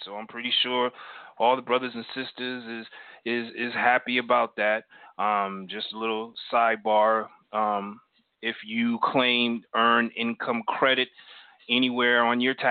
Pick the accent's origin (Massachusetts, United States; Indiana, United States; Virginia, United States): Massachusetts, United States; Boston; However, I am from Boston. I am a Patriots supporter.